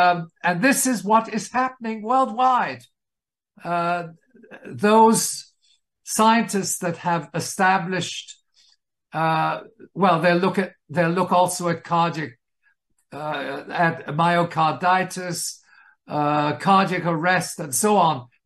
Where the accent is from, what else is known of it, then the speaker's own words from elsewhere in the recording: Wales, United Kingdom; born there; I was born in Wales, incidentally, even though